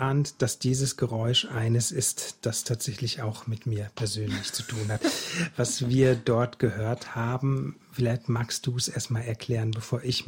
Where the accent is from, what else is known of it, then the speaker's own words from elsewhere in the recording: Plettenberg, North Rhine-Westphalia, Germany; Herscheid ist die Nachbargemeinde von Plettenberg, wo ich aufgewachsen bin.